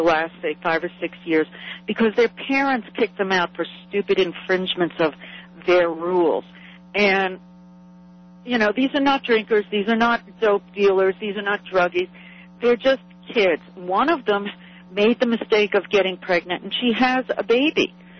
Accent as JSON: {"language": "English", "town": "Long Beach", "region": "New York", "country": "United States", "lives_now": "Connecticut, United States", "said": "I moved from Long Beach, New York to Connecticut, where I experienced a great deal of anti-Semitism, including getting knifed."}